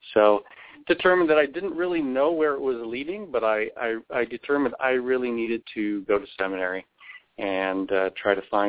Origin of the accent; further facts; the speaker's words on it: Nebraska, United States; I grew up in Nebraska, a small town in Nebraska, raised in a Christian family. Went to the University of Nebraska